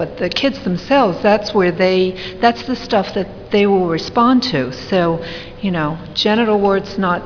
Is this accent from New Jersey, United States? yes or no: yes; New Jersey, United States; from New Jersey.